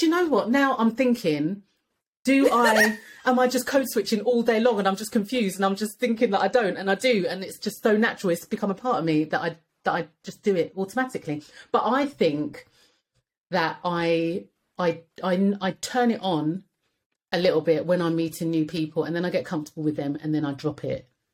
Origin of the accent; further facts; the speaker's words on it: Edmonton, London, United Kingdom; you know, I was raised in Edmonton and what?